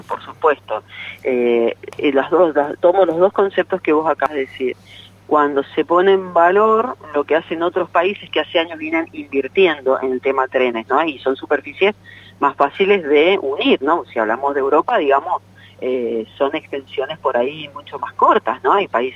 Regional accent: Argentina; felicitarnos como argentinos

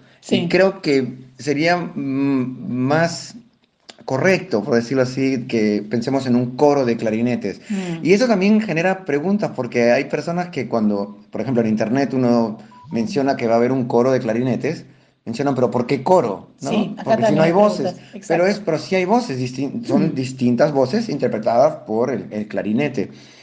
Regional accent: Lima, Peru; Vengo de Lima, Perú

